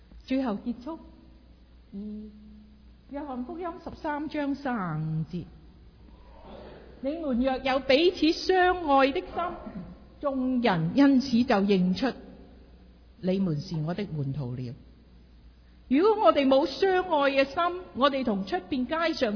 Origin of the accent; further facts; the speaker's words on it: China; 即系我哋中国人一句说话咧